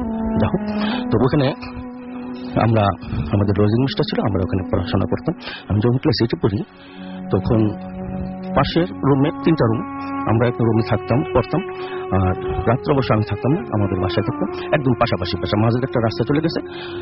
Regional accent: Narayanganj, Dhaka Division, Bangladesh; যে আমি নারায়ণগঞ্জ সারাপার থেকে এসেছি।

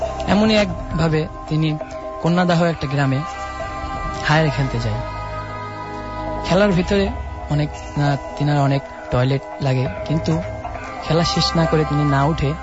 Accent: Jessore, Khulna Division, Bangladesh; now in Dhaka, Bangladesh; মিরপুর 1 থেকে আসছি, আমার বাসা যশোর

